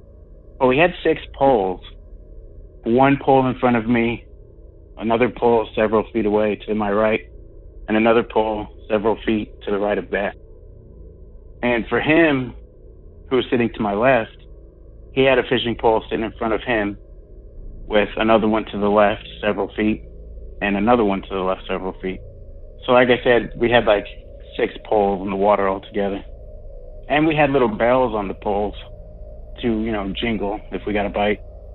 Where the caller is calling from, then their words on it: Virginia, United States; I'm calling from Virginia.